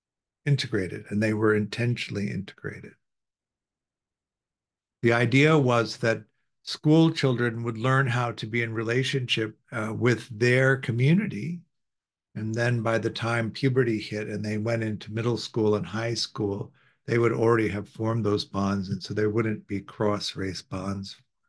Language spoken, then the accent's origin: English; Evanston, Illinois, United States; In the town I grew up in Evanston, Illinois, the school systems, like they often are in the US, are based on property taxes.